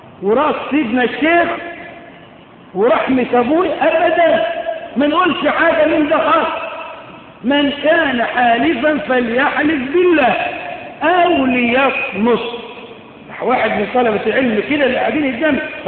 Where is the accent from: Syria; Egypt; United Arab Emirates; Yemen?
Egypt; عندنا كمصريين